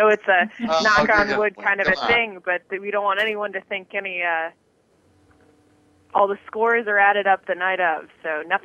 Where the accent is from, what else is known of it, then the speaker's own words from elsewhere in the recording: Fort Myers, Florida, United States; moved away as an adult; now in Washington, United States; I'm originally from South Florida, from Fort Myers, Florida, and I moved up here for school, and I have fallen in love with the city